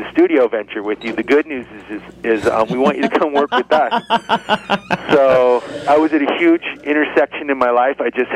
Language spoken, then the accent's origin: English; Chico, California, United States; But I grew up in Chico, and I actually moved away right before Sierra Nevada started, so I just missed that boat. But went to Southern California, did the Hollywood thing